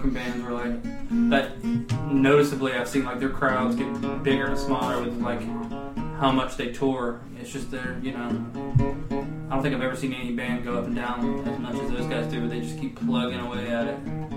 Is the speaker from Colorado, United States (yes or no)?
no; North Carolina, United States; I'm from North Carolina, so I got my vinegar-based barbecue.